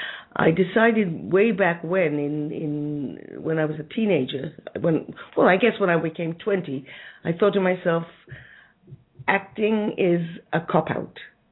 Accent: Wales, United Kingdom; That's how I came to do it, because I was from Wales.

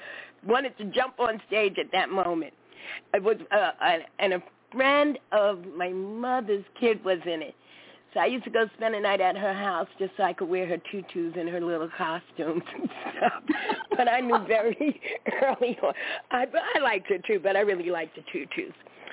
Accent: Brooklyn, New York, United States; accent: New York; I'm born and raised a native New Yorker from Brooklyn. You probably could tell from my accent. They say I have an accent.

